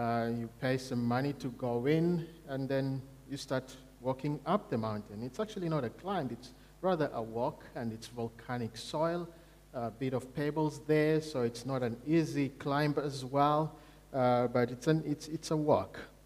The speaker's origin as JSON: {"language": "English", "country": "Kenya", "tie": "born or raised there", "said": "I grew up in Kenya. That's where I became a Christian. That's where I also went to Bible College."}